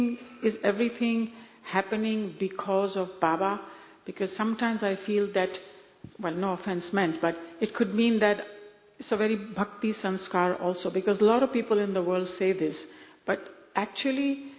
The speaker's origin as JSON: {"language": "English", "country": "Japan", "second_language": "English", "said": "I'm from Japan."}